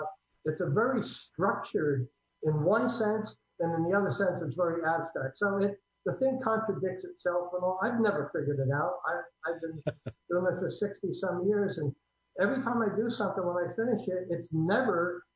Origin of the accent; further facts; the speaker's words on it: New Jersey, United States; We take 6 pieces of aluminum, usually black, because we're from New Jersey, and we'll talk about that.